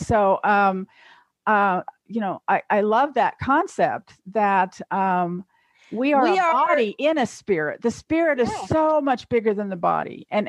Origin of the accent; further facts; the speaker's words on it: Kansas, United States; I'm from Kansas.